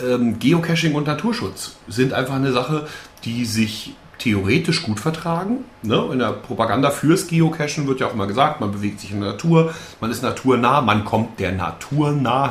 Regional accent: Mecklenburg-Vorpommern, Germany; Das ist ja nur 5 Kilometer von da weg, wo ich aufgewachsen bin.

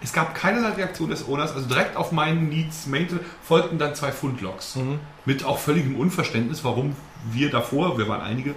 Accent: Mecklenburg-Vorpommern, Germany; ein Cache in meiner Heimatregion in der Nähe Plauer See

